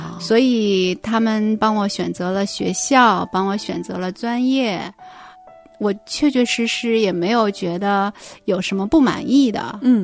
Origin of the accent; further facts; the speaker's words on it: Northeast China, China; 然后按照爸爸妈妈所希望我的考大学，又考回了就是我们东北那边老家的一所大学来念书。